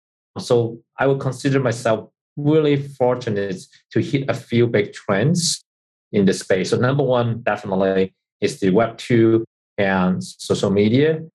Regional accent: Hong Kong; I was born in Hong Kong in a very interesting era. You know, that's still the time that when I first born, it was still British. Hong Kong was still British colony. So I grew up with Chinese values and Western education.

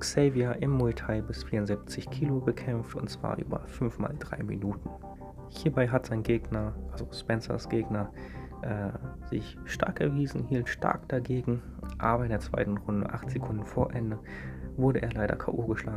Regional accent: North Rhine-Westphalia, Germany; Dieses Mal neben meiner Heimatstadt in der nächsten Großstadt, und zwar Wuppertal.

